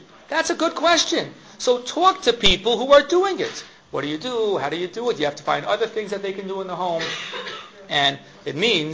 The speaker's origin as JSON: {"language": "English", "town": "Silver Spring", "region": "Maryland", "country": "United States", "said": "I'm from Silver Spring, Maryland."}